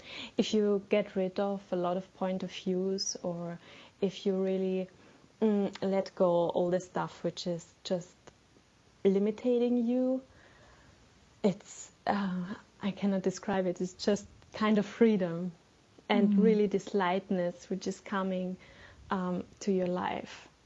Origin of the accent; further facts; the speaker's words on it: Vienna, Austria; I'm from Vienna, from Austria. And so I grew up there.